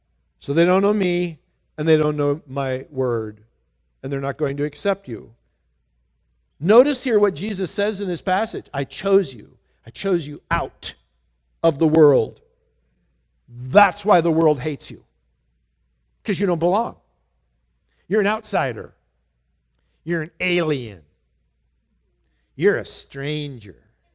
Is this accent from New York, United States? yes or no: no; Minnesota, United States; born there; You might say, why are you a Minnesota Viking fan? I was born in Minnesota. That's the only reason.